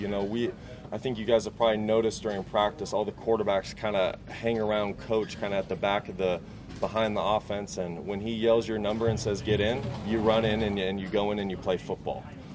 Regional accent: Montana, United States; also born or lived in Coeur d'Alene, United States; Like I said, I was born in Coeur d'Alene and I grew up over in Montana.

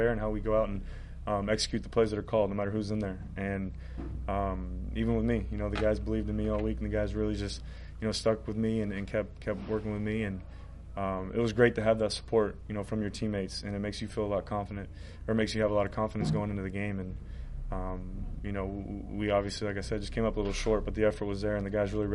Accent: Bakersfield, California, United States; the support I got from my hometown in Bakersfield.

